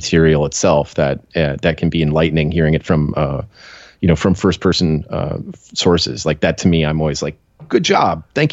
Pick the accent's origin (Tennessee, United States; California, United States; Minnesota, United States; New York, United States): California, United States; Yeah, I grew up in the Bay Area, and I went to multiple different school districts because my parents kept moving a lot.